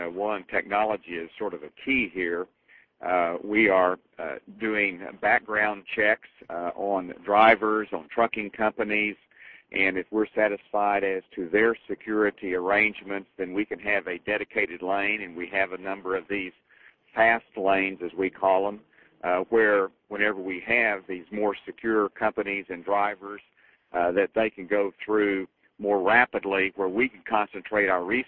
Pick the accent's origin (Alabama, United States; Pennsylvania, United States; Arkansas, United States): Arkansas, United States; I come from Arkansas